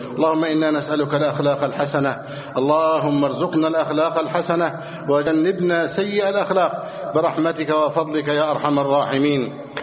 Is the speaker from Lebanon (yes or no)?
no; Egypt; اللهم احفظ ثغورنا، اللهم احفظ حدود بلدنا مصر.